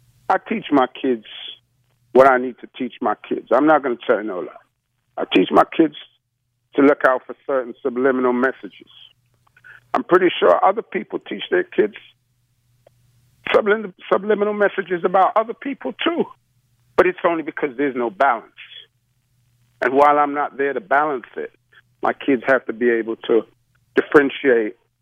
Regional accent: London, United Kingdom; now in United States; But I grew up in London, England, and I came to the United States in 1976.

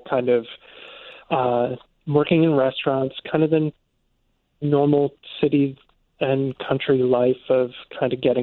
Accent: New York, United States; Very friendly to me as an American, especially so as a New Yorker.

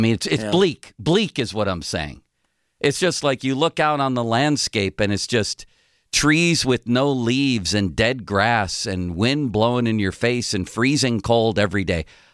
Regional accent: Buffalo, New York, United States

